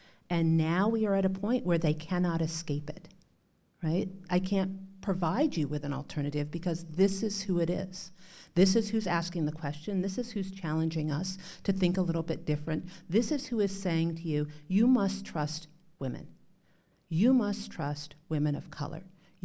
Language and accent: English; North Dakota, United States; I grew up in North Dakota. It is a state. It is in the middle of the country. There are black people there.